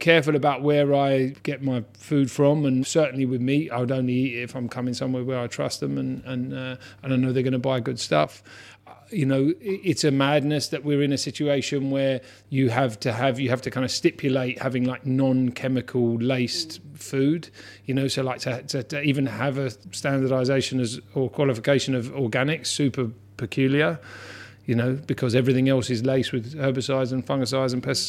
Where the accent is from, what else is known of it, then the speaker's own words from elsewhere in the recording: Hammersmith, London, United Kingdom; Yeah, I was born in Hammersmith, on North End Road when I was a kid.